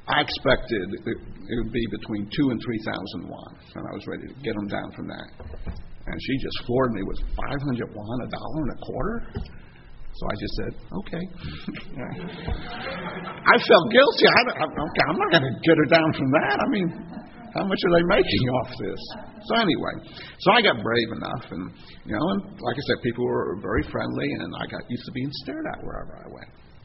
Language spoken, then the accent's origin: English; United States; because they see I'm an American, I'm supposed to have more money